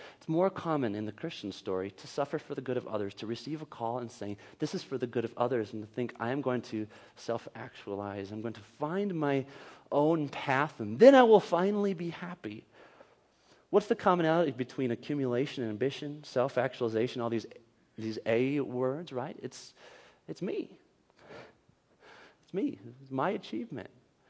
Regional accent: Minnesota, United States; because most of the folks in Northfield, Minnesota, I'm from Minnesota, they either work in the fields

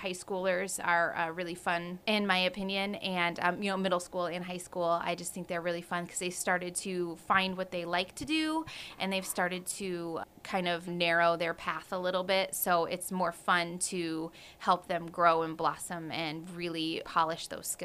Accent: Knoxville, Tennessee, United States; I grew up in Knoxville and I graduated from Knoxville High School in 1999.

